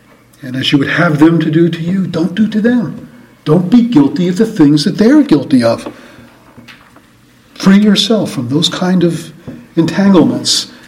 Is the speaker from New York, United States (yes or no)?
yes; New York, United States; That's why I grew up in New York.